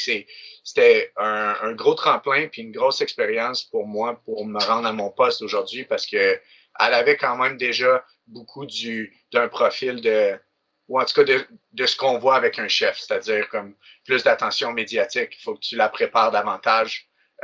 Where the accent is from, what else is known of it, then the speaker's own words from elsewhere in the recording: Trois-Rivières, Quebec, Canada; Je venais de Trois-Rivières.